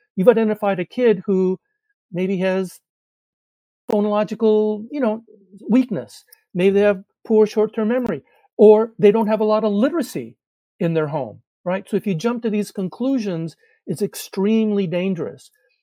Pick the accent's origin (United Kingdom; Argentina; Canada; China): Argentina; now in United States; since I'm from Argentina, I speak Spanish.